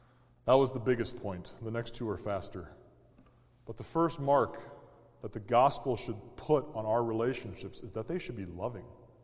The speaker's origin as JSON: {"language": "English", "town": "New Ulm", "region": "Minnesota", "country": "United States", "tie": "born or raised there", "said": "One song we grew up singing in New Ulm was called"}